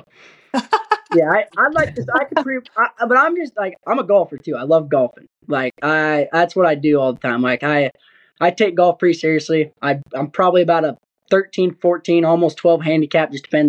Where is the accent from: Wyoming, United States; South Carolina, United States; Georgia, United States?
Wyoming, United States; Gillette; New Year's Eve Buck and Ball in Gillette, Wyoming. That's my hometown.